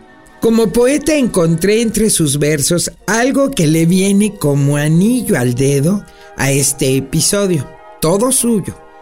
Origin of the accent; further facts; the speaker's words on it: Mexico; Pues yo, como los mexicanos de cepa, odio los lunes.